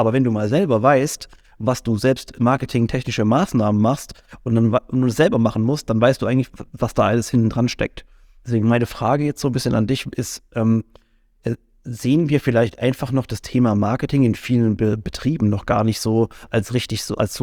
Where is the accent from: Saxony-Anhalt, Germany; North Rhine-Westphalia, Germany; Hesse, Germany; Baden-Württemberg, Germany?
Baden-Württemberg, Germany; Mannheim; aber jetzt gerade jetzt für uns als Mannheimer oder sowas, wir haben natürlich eine ganz andere Identifikation nochmal damit.